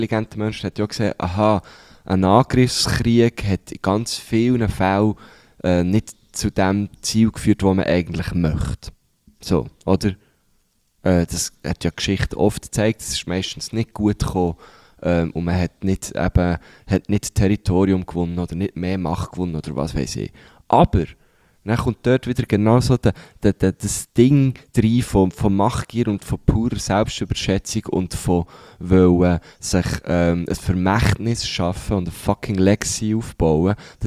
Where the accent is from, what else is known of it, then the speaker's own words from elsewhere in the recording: Switzerland; Überall gibt es Unwetter, auch bei uns in der Schweiz.